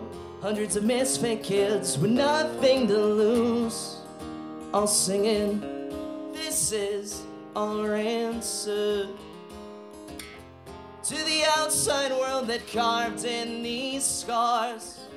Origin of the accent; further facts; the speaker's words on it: East Coast, United States; now in Los Angeles, United States; So I live in Los Angeles now. And I have for 8 years, but I'm originally from the East Coast.